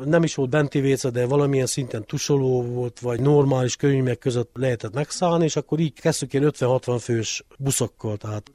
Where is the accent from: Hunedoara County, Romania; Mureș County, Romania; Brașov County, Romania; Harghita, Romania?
Harghita, Romania; Énlaka; Apukám 1972-ben ide került unitárius lelkésznek, és én 1978-ban itt születtem már én lakán, úgyhogy azt mondhatom, hogy én énlaki, törzsikeres lakós vagyok, és ilyen lokálpatrióta is vagyok, mert mindig ragaszkodtam én lakához.